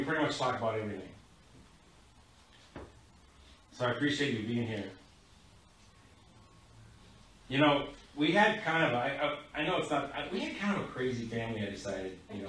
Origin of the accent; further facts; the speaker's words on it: Burien, Washington, United States; growing up in Burien, we really felt that. You know, people make jokes about me being a Jew boy